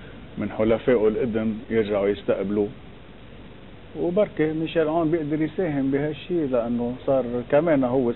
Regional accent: Lebanon; وكل ما نحن بنجي بنسلح الفلسطيني ندفع ثمنها نحن كلبنانيه

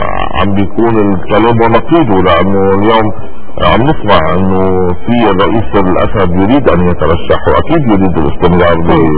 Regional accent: Lebanon; كان ممانع عندنا بلبنان

